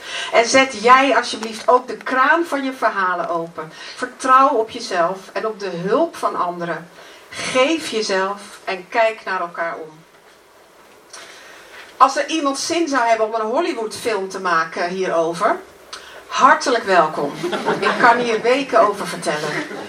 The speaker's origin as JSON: {"language": "Dutch", "country": "Netherlands", "said": "En ik kan soms nog niet geloven dat ik dat als Nederlandse vrouw allemaal kon meemaken met hem."}